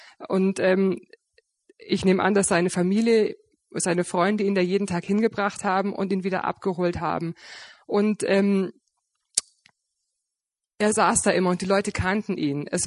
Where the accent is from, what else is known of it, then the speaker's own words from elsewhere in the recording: Bavaria, Germany; now in Pfaffenhofen, Germany; Ich bin ursprünglich aus dem Fürstenfeldbrucker Raum und bin da in der charismatischen Erneuerung der katholischen Kirche aufgewachsen